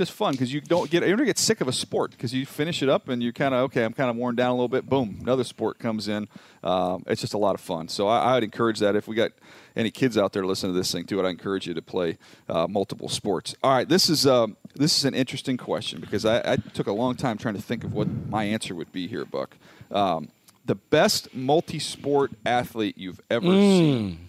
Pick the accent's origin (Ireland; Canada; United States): United States; San Diego, California; I'll go with two that I was around growing up in San Diego.